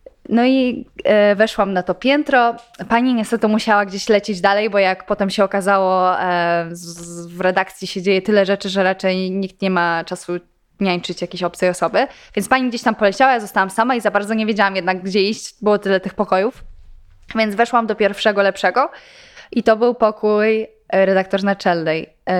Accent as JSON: {"language": "Polish", "town": "Warsaw", "region": "Masovian Voivodeship", "country": "Poland", "tie": "born or raised there", "said": "ja uważam, że mam bardzo dużo szczęścia, że pochodzę z Warszawy, że się tu urodziłam"}